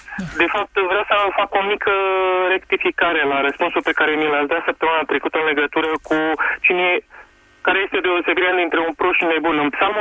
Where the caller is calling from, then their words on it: Argeș, Romania; din Argeș